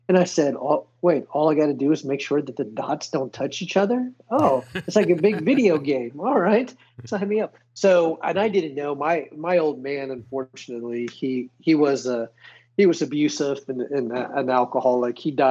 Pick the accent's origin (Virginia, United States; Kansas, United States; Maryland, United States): Virginia, United States; Norfolk; So I grew up in the Norfolk area. Mm-hmm. So that's where I grew up.